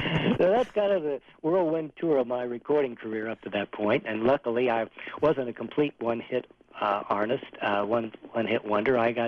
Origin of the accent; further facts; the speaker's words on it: Cincinnati, Ohio, United States; and dad were from Kentucky, and they made it across the river before the wagon broke down, so I was born in Ohio, raised in Cincinnati, right?